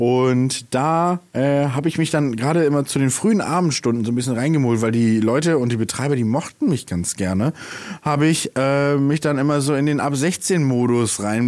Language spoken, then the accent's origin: German; Bremen, Germany; Und als wir dann in die Bremer Innenstadt gezogen sind, ich bin Bremer, by the way.